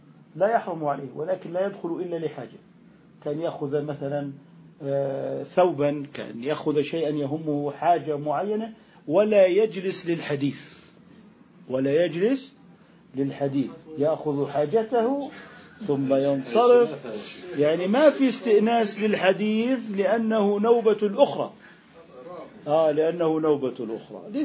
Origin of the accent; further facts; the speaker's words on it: Jordan; فالعرف عندنا في الأردن هذا هو،